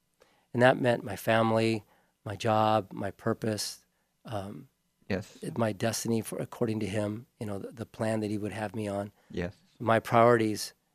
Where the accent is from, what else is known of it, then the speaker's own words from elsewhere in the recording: Hawaii, United States; also born or lived in Los Angeles; now in Paradise, United States; I grew up in Hawaii. I moved to LA to be a musician. And then we moved up to Paradise in 1996 to be by her parents